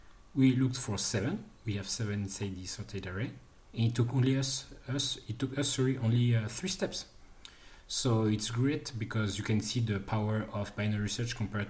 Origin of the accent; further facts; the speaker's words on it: Paris, Île-de-France, France; English is a second language; I'm from Paris, France